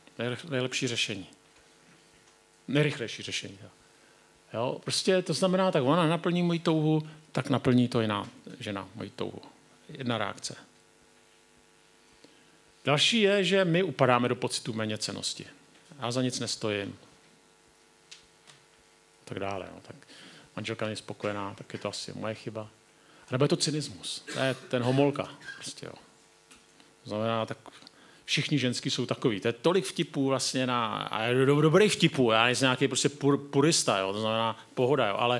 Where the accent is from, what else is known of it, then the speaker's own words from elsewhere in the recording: South Moravian Region, Czechia; U nás na Jižní Moravě